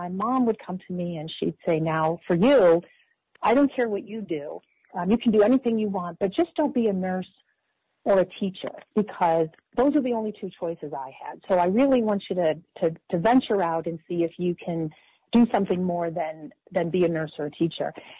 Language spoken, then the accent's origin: English; Greece, New York, United States; I grew up in Rochester, New York, and actually a town called Greece, New York, which sits right up on Lake Ontario.